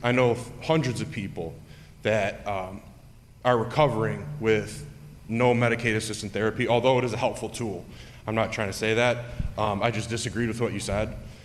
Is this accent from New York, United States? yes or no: yes; Orchard Park, New York, United States; I went to Canisius High School. I'm from Orchard Park.